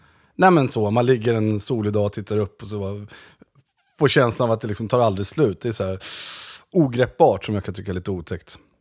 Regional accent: Gäddede, Jämtland County, Sweden; also born or lived in Östersund; föräldrar var ju gröna vågare som flyttade upp från Stockholm till Gäddede. Så jag är född i Östersund, men vi bodde uppe i Gäddede.

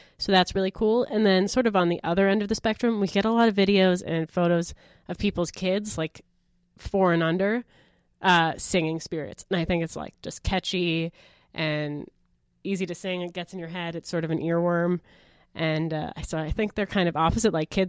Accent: Milwaukee, Wisconsin, United States; now in Canada; I'm actually an American transplant to Canada.

